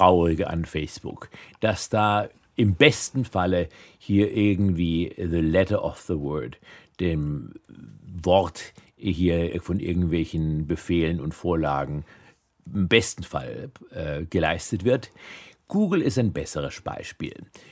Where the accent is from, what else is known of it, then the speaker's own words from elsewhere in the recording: Denzlingen, Baden-Württemberg, Germany; Also ich bin in Denzlingen aufgewachsen, Engmünding aufs Gymnasium gegangen. Das waren gute Orte, um groß zu werden.